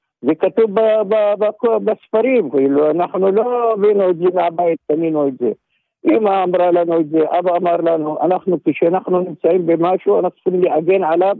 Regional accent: Maghar, Northern District, Israel; אנחנו ממרר, מכפר מרר.

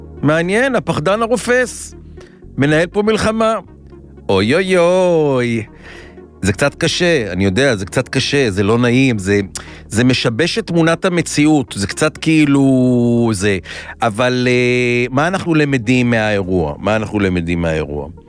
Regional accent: Kfar Yehoshua, Northern District, Israel; כן, אבל בעמק באמת, לא בצד שלו, שם עלי כיוון קריאת טבעון, בפריפריה, בכפר יהושע.

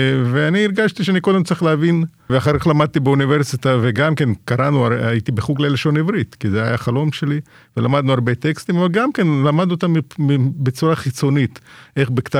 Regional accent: Ukraine; Hebrew is a second language; now in Israel; אני גדלתי באוקראינה, אז חלק מברית המועצות, וגדלתי במשפחה יהודית סובייטית, עם סבא וסבתא שדיברו יידיש

